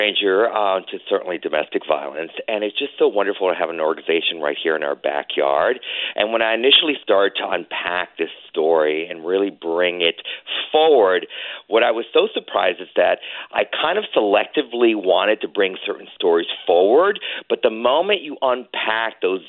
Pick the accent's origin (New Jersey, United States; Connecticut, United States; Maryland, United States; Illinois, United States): Connecticut, United States; I grew up here in Connecticut, so I have a lot of deep roots in this market share.